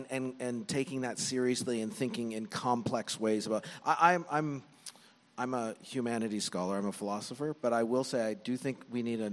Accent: Canada; now in United States; And I'm American. I'm an American citizen now, so I used to have this out. I was like Canadian

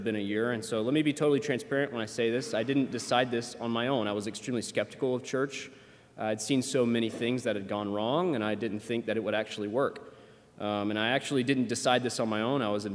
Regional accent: Alabama, United States; And despite growing up in the South in Alabama, I had actually only gone to church maybe like 10 times before I was 15 or 16.

